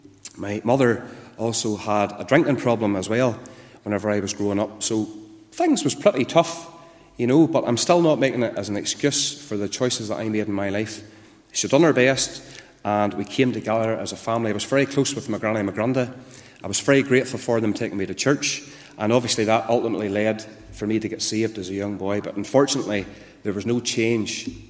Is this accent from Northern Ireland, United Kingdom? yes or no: yes; Randallstown, Northern Ireland, United Kingdom; I'm from Randallstown, and … And I was brought up in Randallstown. I went to church in Randallstown as a young boy. I went to our Randallstown congregation. My granny and my granda took me to church as a youngster.